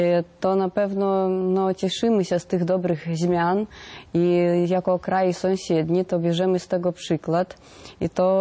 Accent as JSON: {"language": "Polish", "region": "Vilnius County", "country": "Lithuania", "said": "czego mamy mnóstwo u nas na Wileńszczyźnie"}